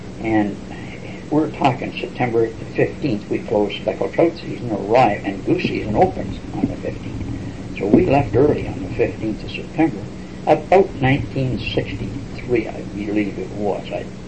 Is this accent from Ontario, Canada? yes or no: yes; Thunder Bay, Ontario, Canada; Thunder Bay is my hometown, and I flew for Superior Airways for a number of years out of Thunder Bay, Sulico, Pickle Crow, and all up in there